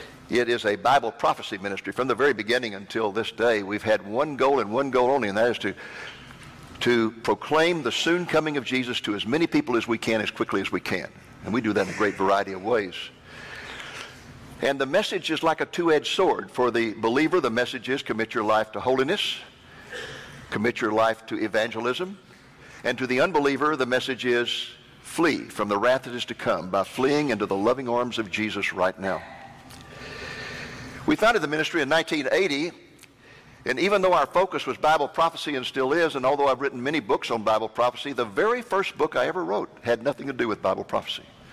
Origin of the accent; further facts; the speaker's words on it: Waco, Texas, United States; I grew up in Waco, Texas.